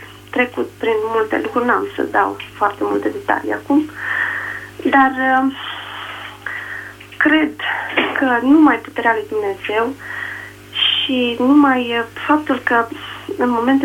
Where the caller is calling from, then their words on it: Suceava, Suceava County, Romania; sunt din Suceava.